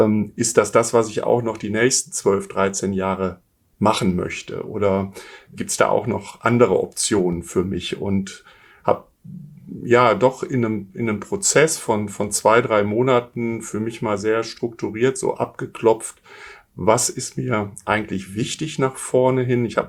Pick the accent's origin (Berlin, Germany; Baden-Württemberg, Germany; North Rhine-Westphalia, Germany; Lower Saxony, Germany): North Rhine-Westphalia, Germany; Essen; ich bin geboren und aufgewachsen in Essen